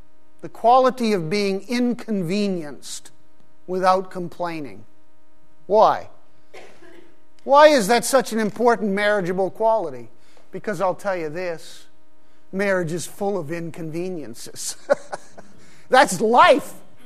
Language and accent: English; Pakistan; now in United States; I grew up in Pakistan, and in terms of my parents, the intention was to spend the rest of our lives there. But my mom got very, very ill, almost died, and we had to return to America